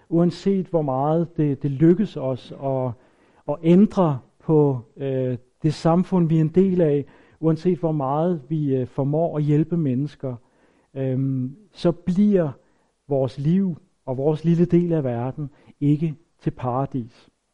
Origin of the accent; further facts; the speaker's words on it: Karlslunde, Zealand, Denmark; i Karlslunde, hvor jeg kommer fra